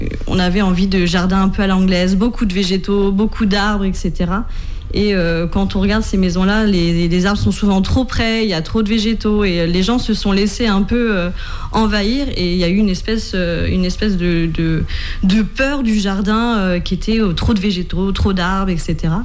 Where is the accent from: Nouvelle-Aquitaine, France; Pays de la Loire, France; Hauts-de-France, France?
Pays de la Loire, France; Le Mans; parce que je suis originaire du Mans